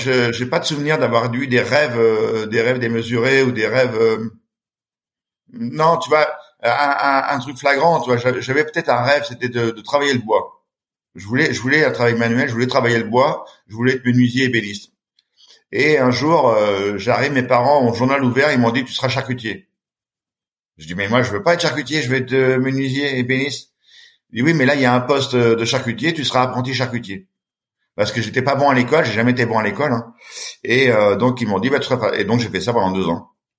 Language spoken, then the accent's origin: French; Châtellerault, Nouvelle-Aquitaine, France; Ah, j'ai grandi à Châtellerault, dans une ville un petit peu aujourd'hui, je dirais, un peu sinistrée, un peu abandonnée. Chez ma grand-mère.